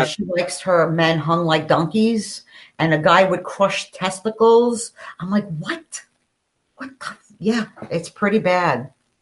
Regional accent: New York, United States; No, I'm from New York.

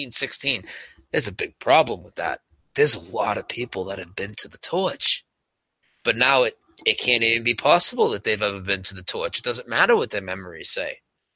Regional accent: Lowell, Massachusetts, United States; I'm from Lowell, Massachusetts

